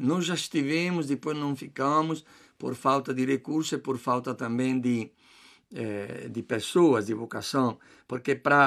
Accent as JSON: {"language": "Portuguese", "region": "Piedmont", "country": "Italy", "second_language": "Portuguese", "lives_now": "Brazil", "said": "lá no Piemonte, também eu sou do Piemonte, está chegando."}